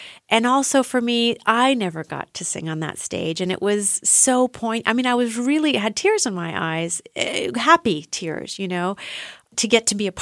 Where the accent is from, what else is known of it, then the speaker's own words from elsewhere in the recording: United States; now in Germany; I feel living this life as an American in Germany, not just Europe, but specifically in Germany, as an artist, as a musician, as a singer